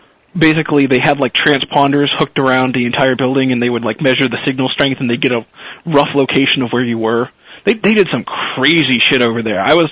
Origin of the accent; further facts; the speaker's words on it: Lynn, Massachusetts, United States; our full-fledged police in Boston have that, but in my hometown, Lynn, they actually had these like, you know, nice cheap Cherokees for a while.